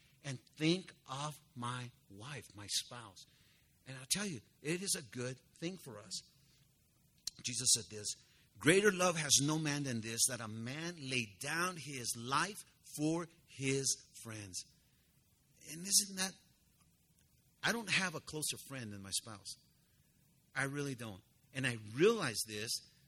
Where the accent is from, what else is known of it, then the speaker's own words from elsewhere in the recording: Los Angeles, California, United States; and I was raised in East L.A., okay? I was born and raised in East L.A., just like the song, but it's true. I was born in General Hospital, room number 102.